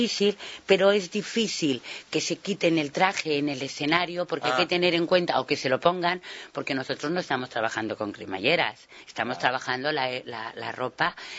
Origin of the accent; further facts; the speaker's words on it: Canary Islands, Spain; Catalan is a second language; Sí, sóc canària i enraono català i l'entenc molt bé.